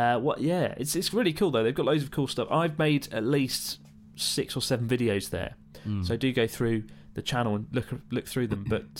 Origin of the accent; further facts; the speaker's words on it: Chicago, Illinois, United States; I'm from Chicago.